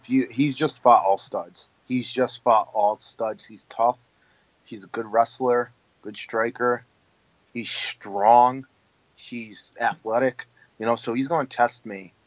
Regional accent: Springfield, United States; I don't golf. I'm from Springfield, man. I don't golf.

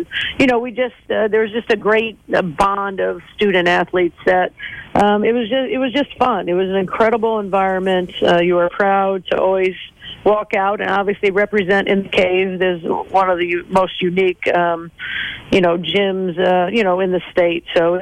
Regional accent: Mishawaka, Indiana, United States; But when I grew up in Mishawaka at the time, they didn't have girls' sports too much

